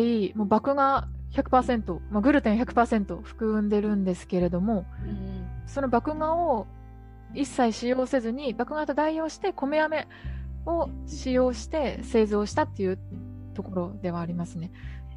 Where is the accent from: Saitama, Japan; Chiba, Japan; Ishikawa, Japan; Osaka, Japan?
Ishikawa, Japan; Kanazawa; やっぱ私地元石川金沢なんですけど